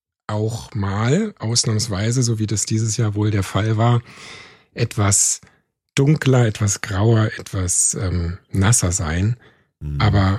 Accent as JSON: {"language": "German", "town": "Potsdam", "region": "Brandenburg", "country": "Germany", "tie": "born or raised there", "moved": "as an adult", "lives_now": "United Kingdom", "said": "ich bin aufgewachsen in Potsdam, Großraum Berlin und bin dann allerdings vor 15 Jahren das erste Mal nach Schottland gereist."}